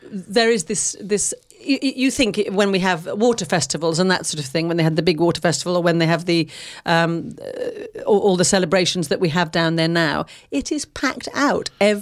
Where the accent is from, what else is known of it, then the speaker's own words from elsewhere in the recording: Bristol, South West England, United Kingdom; having lived here all my life, you know, I was born in Bristol. My parents came to Bristol, but I was born here, so I am a Bristolian.